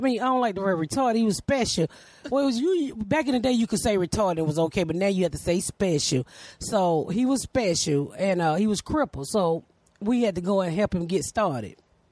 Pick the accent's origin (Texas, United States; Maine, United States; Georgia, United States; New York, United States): Georgia, United States; Decatur; I grew up in right outside Decatur, called Artwright Place. Yeah. So my family's mainly in Decatur. That's in Atlanta.